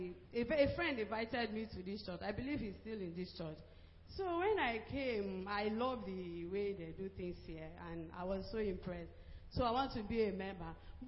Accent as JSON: {"language": "English", "region": "Edo", "country": "Nigeria", "said": "I'm from Edo State."}